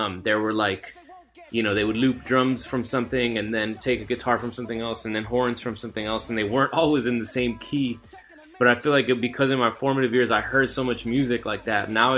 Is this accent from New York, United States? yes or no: no; Texas, United States; I was in South Texas, a predominantly Mexican-American town.